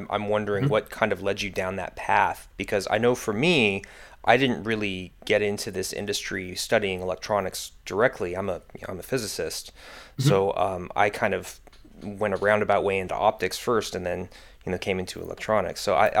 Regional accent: United States; I'm very American, so sometimes I unfortunately don't pay enough attention to other country geography and population makeup

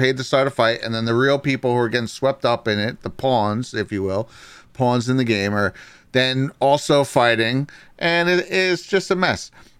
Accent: West Bank, Palestine; I'm from the West Bank.

